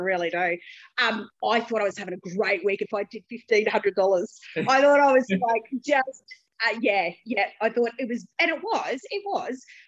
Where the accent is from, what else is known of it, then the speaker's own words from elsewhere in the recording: Rockhampton, Queensland, Australia; from Rockhampton in central Queensland.